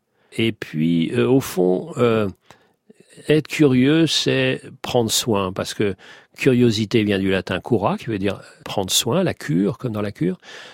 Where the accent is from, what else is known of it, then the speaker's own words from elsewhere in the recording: Mali; Ah non, mais moi, je suis malien. Je suis malien.